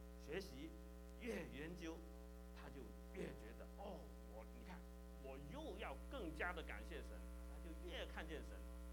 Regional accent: China; 我们中国人有一个讲法啊，叫做什么？叫做可怜之人必有可恨之处哈。

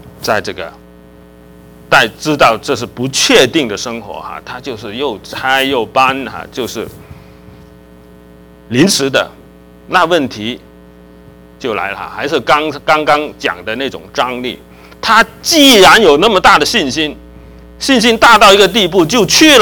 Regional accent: China; now in United States; 我从中国来。

